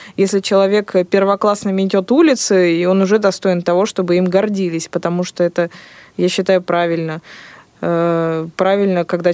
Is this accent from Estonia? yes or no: yes; Estonia; Я не знаю несколько языков, просто в детстве мы жили в Эстонии, до сих пор туда ездим, и моя сестра вот говорит по-эстонски, и старший брат по-эстонски говорит, а я в основном только считать и помню.